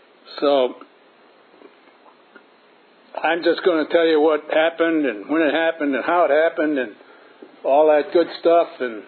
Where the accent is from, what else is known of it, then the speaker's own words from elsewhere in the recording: Watertown, Wisconsin, United States; also born or lived in Milwaukee; Yeah, I wasn't born there. I was born in Milwaukee, by the way. But when we moved to Watertown, I couldn't believe the amount of snow they had.